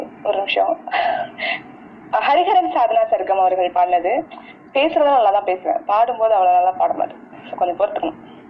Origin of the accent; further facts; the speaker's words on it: Madurai, Tamil Nadu, India; நான் மதுரக்காரி